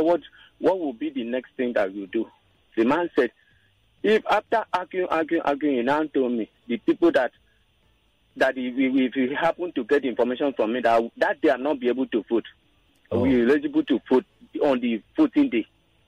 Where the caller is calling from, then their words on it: Ajah, Lagos, Nigeria; I'm calling you from Aja.